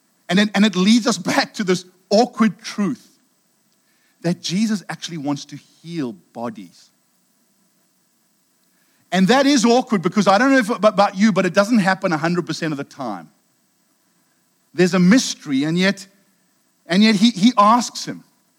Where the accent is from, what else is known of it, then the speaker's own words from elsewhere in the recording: Durban, KwaZulu-Natal, South Africa; as a 17-year-old growing up in Durban, part of a faith home, incredible parents, amazing ministry home.